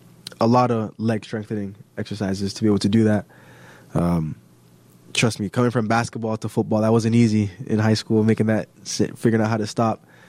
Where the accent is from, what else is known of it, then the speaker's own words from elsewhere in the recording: Canada; I am Canadian